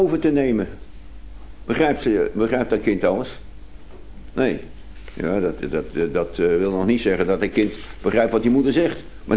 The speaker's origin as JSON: {"language": "Dutch", "town": "Haarlem", "region": "North Holland", "country": "Netherlands", "tie": "born there", "said": "ik ben in Haarlem geboren in de natuurlijke wereld."}